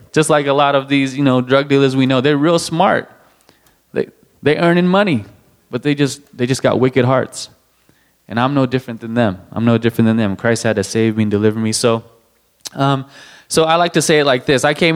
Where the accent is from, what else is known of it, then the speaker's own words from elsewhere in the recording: Albuquerque, New Mexico, United States; Growing up in Albuquerque, it was I didn't get a lot of what I needed from my parents.